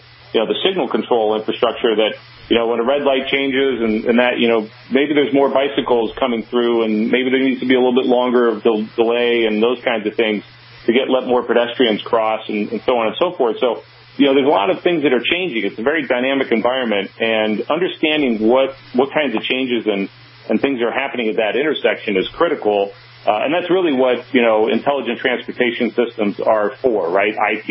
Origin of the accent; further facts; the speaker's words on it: Ohio, United States; now in North Carolina, United States; I was born and raised in Ohio, lived there for a long time, and then just, the way traffic patterns and signals and that in North Carolina are significantly different than what they are in Ohio.